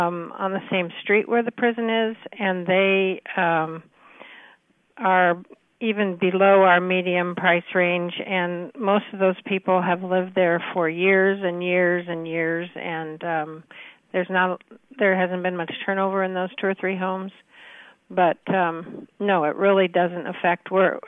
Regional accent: Fort Madison, Iowa, United States; since I've been born and raised in Fort Madison and I've sold real estate here for 37 years

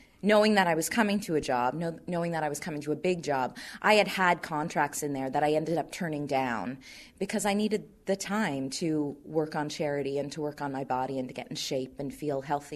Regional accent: Cape Breton, Nova Scotia, Canada; went home to Cape Breton, and I'm from the East Coast, and just kind of had a nice work life balance.

